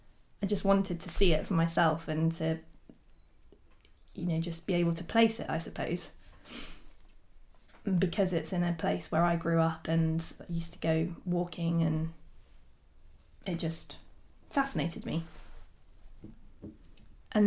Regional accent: South West England, United Kingdom; I grew up in South Devon, close to Dartmoor, and I had quite a sort of outdoor upbringing. I mean, I lived in, you know, classic suburbia

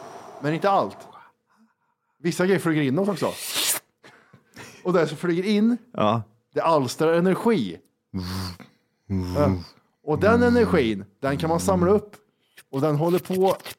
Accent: Finland; jag är finsk barn, vad skulle jag göra åt det?

